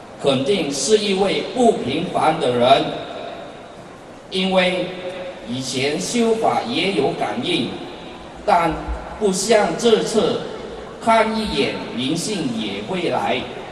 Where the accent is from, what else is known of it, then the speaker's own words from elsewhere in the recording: Sabah, Malaysia; 我是来自马来西亚沙巴州的